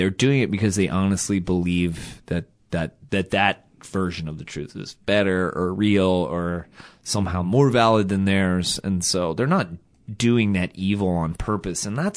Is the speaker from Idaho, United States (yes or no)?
no; Baltimore, Maryland, United States; So I grew up in Baltimore. I was born in 79, late 70s. Baltimore is a very working class Catholic city.